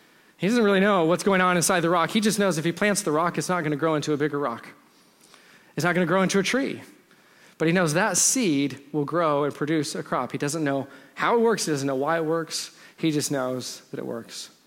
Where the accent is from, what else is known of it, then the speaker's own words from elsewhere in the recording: Texas, United States; See, I'm from Texas, and so what I think of as a tree is a shrub for you. We have very, very short trees.